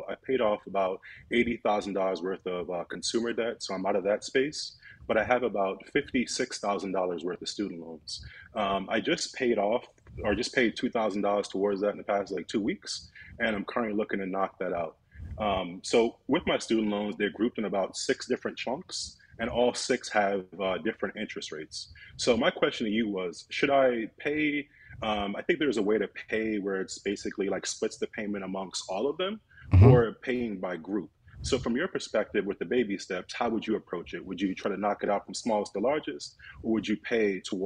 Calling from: Denton, Texas, United States; I'm calling from Denton, Texas, which is about 40 minutes outside of Dallas.

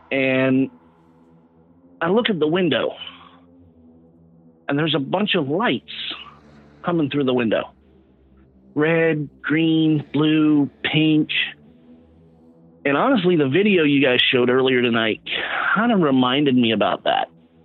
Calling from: Georgia-Florida border, United States; I'm calling from right on the Georgia-Florida border, but this happened back in Nevada.

